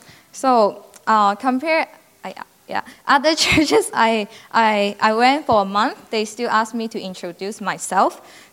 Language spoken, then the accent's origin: English; Hong Kong; English is a second language; now in United States; I'm from Hong Kong. I'm a senior student in agriculture study major in Iowa State University.